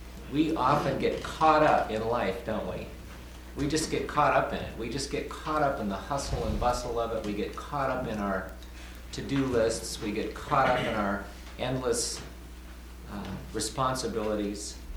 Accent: Minnesota, United States; I grew up in Minnesota, and I've spent roughly 10 years each working as a wilderness guide in various parts of the country

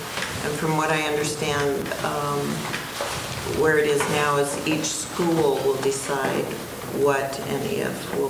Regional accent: Seattle, Washington, United States; I'm from Seattle, and I was, born and raised in Seattle person.

